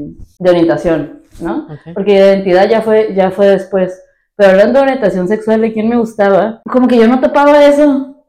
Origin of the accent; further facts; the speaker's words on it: Tijuana, Baja California, Mexico; tengo 30 años, soy Capricornio y nací en Tijuana.